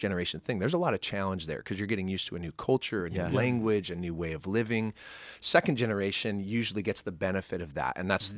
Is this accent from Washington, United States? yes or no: yes; Kirkland, Washington, United States; So originally from Kirkland, Washington.